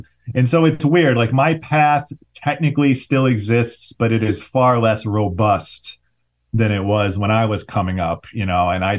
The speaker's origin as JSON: {"language": "English", "region": "Ohio", "country": "United States", "tie": "born or raised there", "said": "I grew up mostly in Ohio."}